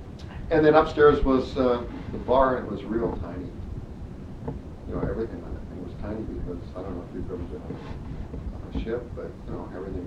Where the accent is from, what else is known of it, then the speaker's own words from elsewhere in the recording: Kodiak, Alaska, United States; Well, it's a little island out in the middle of the ocean, probably never heard of it. I came from Kodiak.